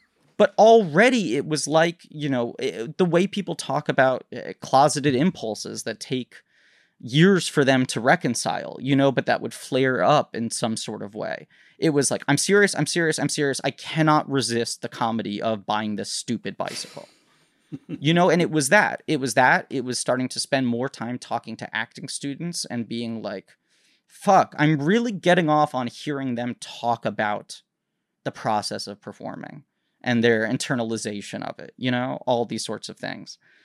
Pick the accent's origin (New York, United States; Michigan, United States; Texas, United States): New York, United States; New York City; I grew up in New York City.